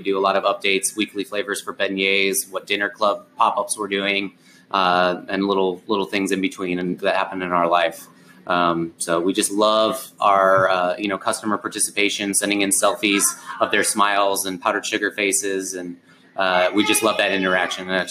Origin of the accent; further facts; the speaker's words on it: St. Louis, Missouri, United States; And I'm actually from St. Louis